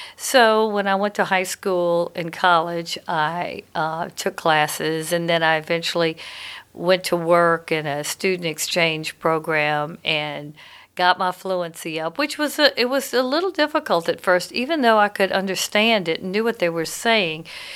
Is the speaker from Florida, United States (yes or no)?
no; Louisiana, United States; I mean, I guess when you come from Louisiana, it's hard to get rid of something that's in the Southern way that you express yourself.